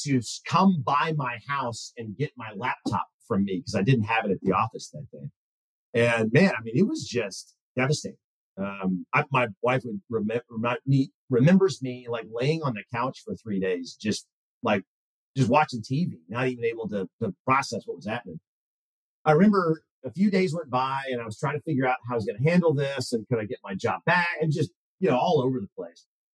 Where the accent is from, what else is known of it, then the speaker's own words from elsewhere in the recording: Irving, Texas, United States; That was what it was like growing up in Irving.